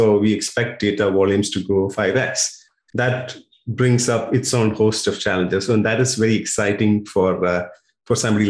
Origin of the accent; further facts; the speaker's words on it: India; English is a second language; now in Melbourne, Australia; Look, I'm from India. We Indians have cricket in our blood.